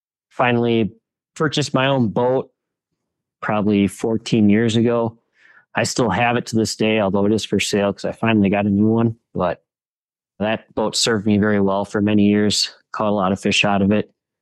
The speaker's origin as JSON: {"language": "English", "town": "Eagle River", "region": "Alaska", "country": "United States", "tie": "born or raised there", "said": "I was born and raised in Eagle River and grew up basically fishing with my grandpa."}